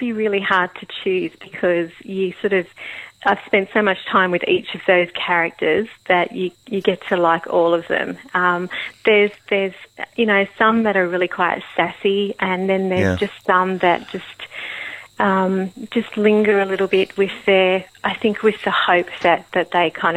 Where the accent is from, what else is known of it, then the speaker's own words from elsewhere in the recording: Sydney, New South Wales, Australia; I'm from Sydney